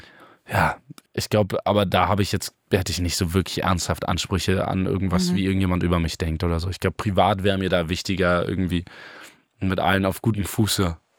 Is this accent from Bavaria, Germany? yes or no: no; Berlin, Germany; born there; Prenzlauer Berg, ja, gebürtig.